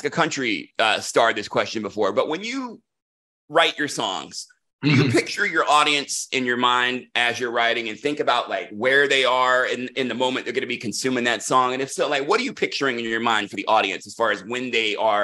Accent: Raleigh, North Carolina, United States; He's actually from my hometown of Raleigh.

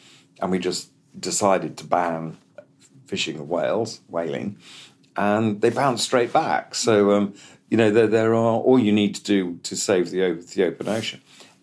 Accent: Kenya; And I grew up in Kenya as a kid.

